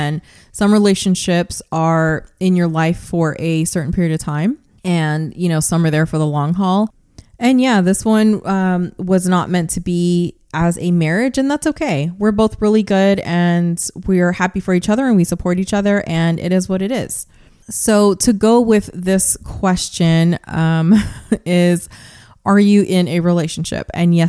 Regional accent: New York, United States; born there; my family comes from the Dominican Republic and Puerto Rico, but I was born here in the US of A. I was born in New York. I speak English, obviously. I also am fluent in Spanish.

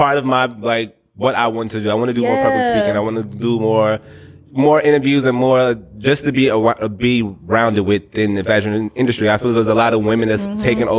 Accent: Chicago, Illinois, United States; listen, I'm from Inglewood in Chicago, the South Side.

